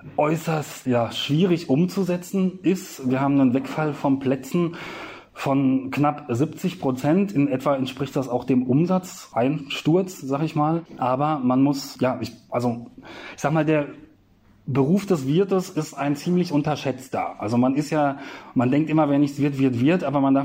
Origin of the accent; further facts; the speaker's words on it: Worms, Rhineland-Palatinate, Germany; now in Berlin, Germany; Und ich kannte das aus der Heimat, ich komme aus Worms, kannte ich das anders.